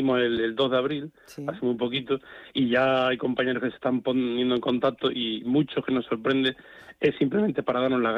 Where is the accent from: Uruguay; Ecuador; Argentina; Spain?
Spain; Pues como cualquier español